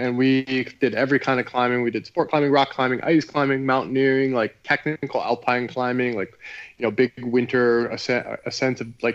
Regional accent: Oregon, United States; also born or lived in Washington; when I was born in Washington State, grew up in Oregon.

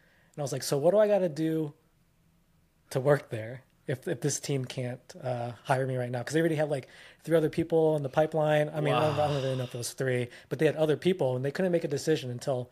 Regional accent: Philippines; now in United States; obviously I'm Filipino. My parents would always

